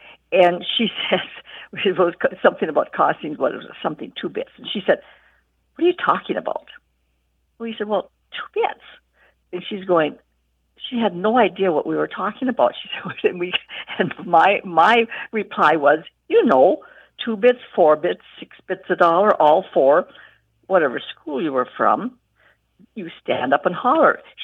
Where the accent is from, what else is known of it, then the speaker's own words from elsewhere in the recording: Berthold, North Dakota, United States; I'm from Berthold, North Dakota.